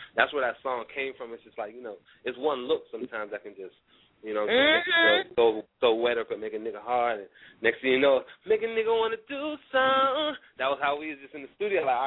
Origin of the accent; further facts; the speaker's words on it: Pittsburgh, Pennsylvania, United States; Because I'm from Pittsburgh, so I'm from up north. I'm an up north boy, so it was something new for me